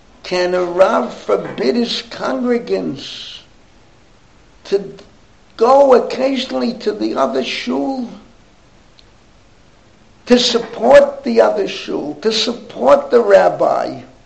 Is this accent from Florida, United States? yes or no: no; New York City, New York, United States; But growing up in the Bronx, these were poor people.